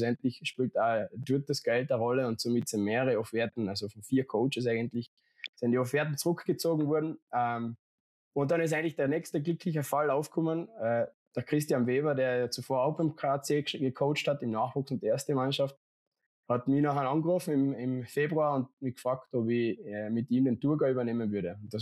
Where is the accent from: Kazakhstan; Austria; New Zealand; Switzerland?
Austria; als Österreicher im Hockeyland Schweden habe ich gekriegt